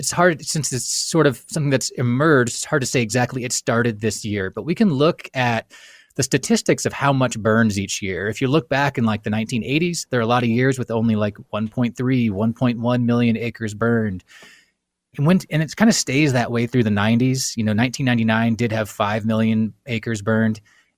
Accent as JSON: {"language": "English", "region": "Kansas", "country": "United States", "tie": "born or raised there", "said": "You know, I grew up in Kansas, and there always used to be the same kind of folks, or like my dad, for example."}